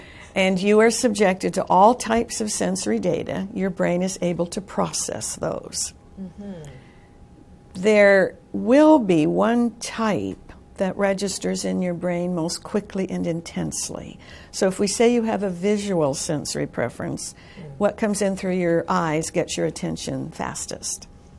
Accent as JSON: {"language": "English", "country": "Canada", "tie": "born or raised there", "said": "When I was a girl growing up in Canada and ice skating, I had bells on my ice skates."}